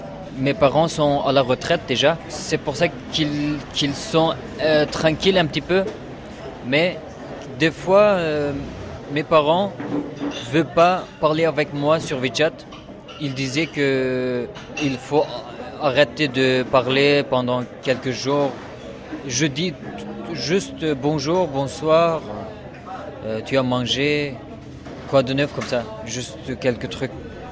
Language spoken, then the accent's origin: French; Urumqi, Xinjiang, China; French is a second language; moved away as an adult; now in France; Je suis Ouïghour. Je viens de Turkestan oriental. Je viens en France il y a un an. Parce qu'il y a deux ans, depuis 2016, Urumqi était très dangereux.